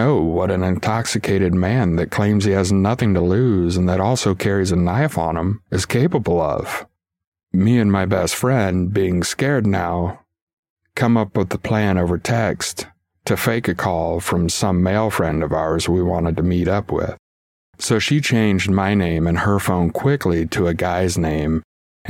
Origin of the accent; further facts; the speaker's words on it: Germany; For context, I'm from Germany, and the legal age to drink here is 16 for beer and wine, and 18 for liquors.